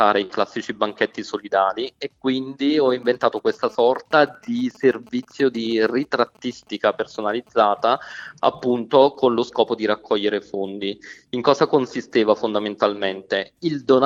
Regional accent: Caserta, Campania, Italy; also born or lived in Milan; now in Brescia, Italy; sono campano di Caserta, originario di Caserta, sì.

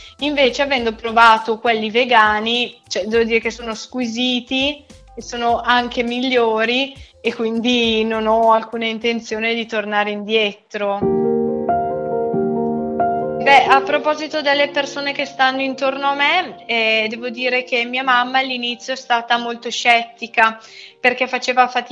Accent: Soresina, Lombardy, Italy; now in Milan, Italy; ho 22 anni. Sono di Soresina, però attualmente vivo e lavoro a Milano.

